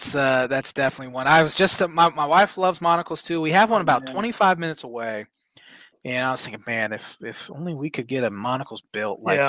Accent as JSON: {"language": "English", "town": "Rochester", "region": "Indiana", "country": "United States", "tie": "born or raised there", "said": "You know, growing up in Rochester, Indiana, with fewer pizza places, Papa John's was living back in the day."}